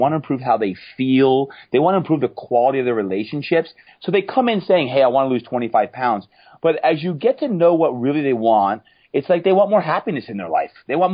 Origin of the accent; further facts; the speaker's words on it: New Jersey, United States; I grew up in New Jersey, and I always wanted to be a pro athlete.